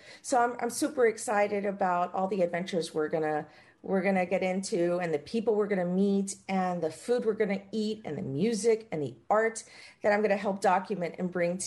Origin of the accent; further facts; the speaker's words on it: United States; born there; So I am Cuban American, first generation, born here in the United States. Both my parents came from the island of Cuba, in the Caribbean, but my family history traces all the way back to the Canary Islands in Spain